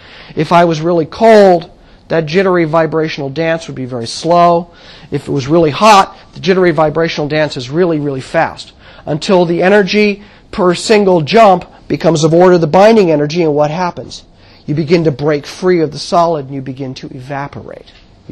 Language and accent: English; United States; I'm going to slip into English because I'm an American